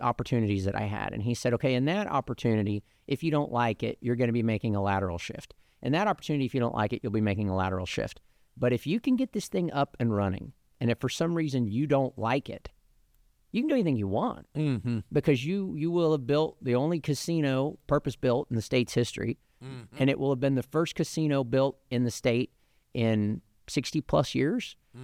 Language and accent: English; Oklahoma, United States; now in Arkansas, United States; But the funny thing is I grew up in Oklahoma